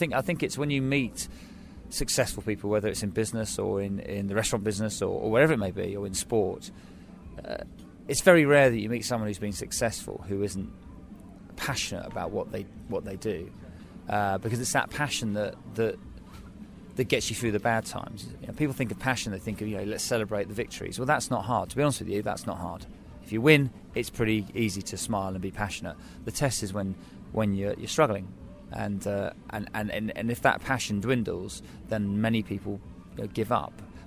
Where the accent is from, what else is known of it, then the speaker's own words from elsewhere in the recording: Guildford, South East England, United Kingdom; I'll be carrying it near my hometown in Guildford on the 20th of July.